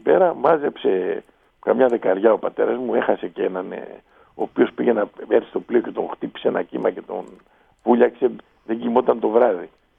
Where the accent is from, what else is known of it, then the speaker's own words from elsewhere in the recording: Kymi, Central Greece, Greece; Από την Κίμη Ευβοίας.